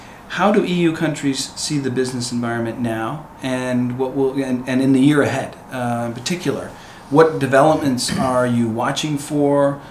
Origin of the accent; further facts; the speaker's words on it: United States; As an American, I want to raise